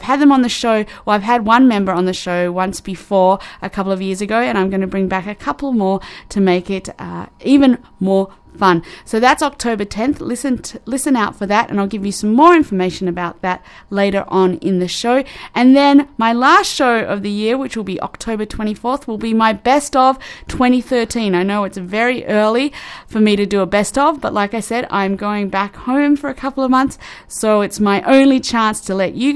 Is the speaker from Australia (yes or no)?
yes; Australia; now in Canada; I will be away back in my home country of Australia.